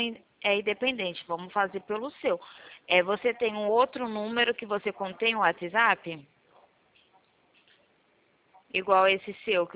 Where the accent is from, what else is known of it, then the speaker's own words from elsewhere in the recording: Presidente Prudente, São Paulo, Brazil; sou daqui de Prudente.